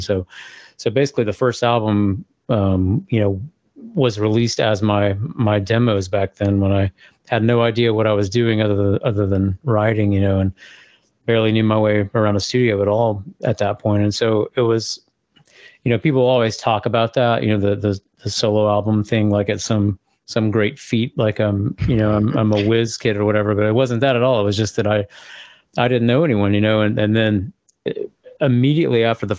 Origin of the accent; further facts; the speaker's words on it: Georgia, United States; I grew up in Georgia, out in the country, sort of in the middle of nowhere.